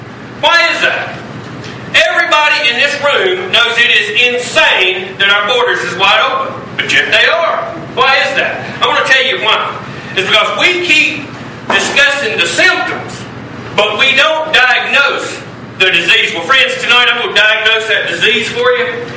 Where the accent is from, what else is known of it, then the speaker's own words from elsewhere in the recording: Mocksville, North Carolina, United States; since 2011, I've owned my hometown Christian radio station, WDSL, in Moxville.